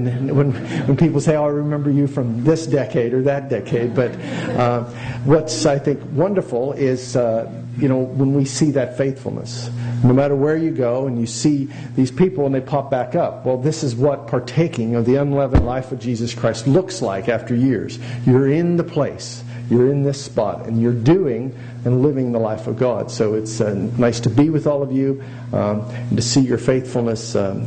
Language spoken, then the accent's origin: English; West Virginia, United States; except for my home state of West Virginia, most of which seceded from the Union